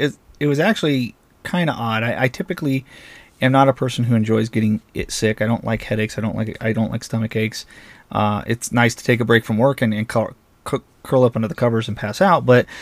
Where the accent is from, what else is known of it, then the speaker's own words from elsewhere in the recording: Nevada, United States; somewhere in my home state of Nevada